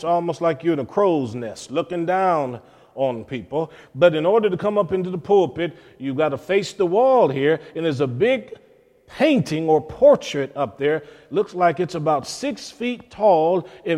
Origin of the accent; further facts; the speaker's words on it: Cleveland, Ohio, United States; growing up in Cleveland, Ohio, my grandmother, who came out of the South, all of our Bibles had pictures of Jesus in it.